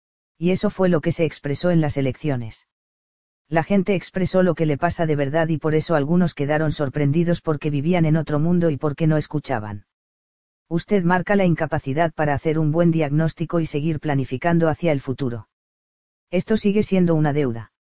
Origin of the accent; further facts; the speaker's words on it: Argentina; en el caso nuestro, como sociedad argentina, así como a veces tenemos problemas para escuchar